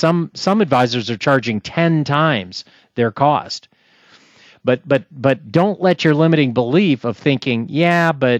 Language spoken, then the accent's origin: English; Texas, United States; I'm from Texas originally.